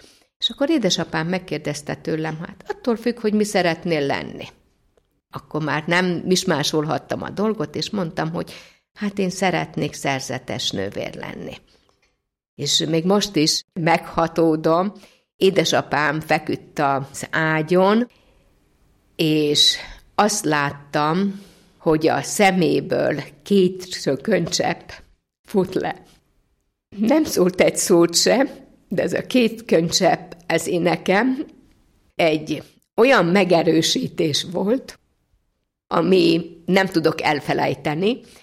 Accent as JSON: {"language": "Hungarian", "region": "Vojvodina", "country": "Serbia", "tie": "born there", "said": "mivel én Bácskában születtem, ott voltak szerzetes nővérek"}